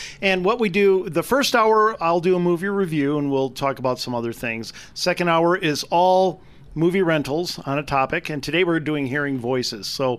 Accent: Germany; First of all, by the way, I'm German. And so my home country, they're weird.

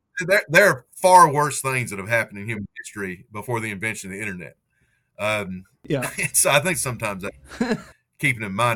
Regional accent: West Virginia, United States; where I grew up in West Virginia, and especially where I was when I was in high school, an area of the state, you know, that attracts a lot of folks who want to get away from, you know, from Eastern urban centers

